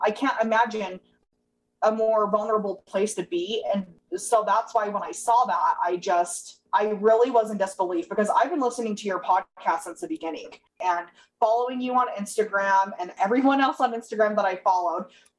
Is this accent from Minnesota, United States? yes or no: no; Utah, United States; Like I said, I'm from Utah. So when you're 25, you have four kids. That's just the way it is. It's normal here.